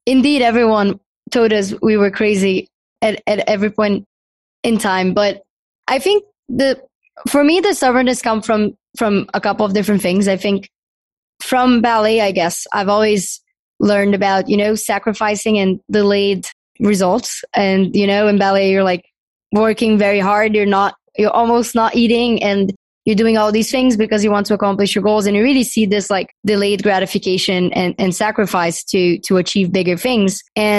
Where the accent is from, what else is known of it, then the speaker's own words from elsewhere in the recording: Brazil; He's from Lebanon. I'm from Brazil. But we have very, very similar backgrounds.